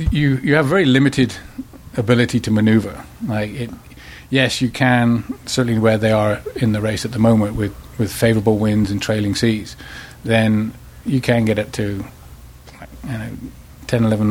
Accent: Hereford, West Midlands, United Kingdom; I'm on the border of border of Wales and England, a little place called Hereford.

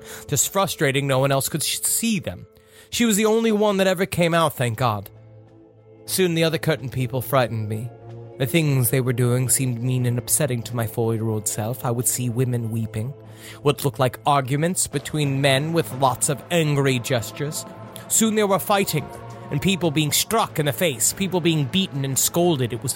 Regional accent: Kennington, South East England, United Kingdom; I'm from England, and the house I grew up in was built after WW2 in an ancient parish of Kent called Kennington, or as it was named during the Saxon era, Signington.

